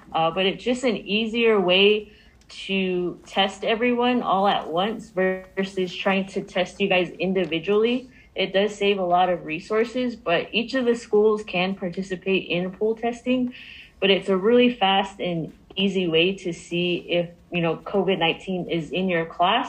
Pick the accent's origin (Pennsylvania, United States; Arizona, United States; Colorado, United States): Arizona, United States; Tuba City; I'm from Tuba City. I was raised here. I graduated from the high school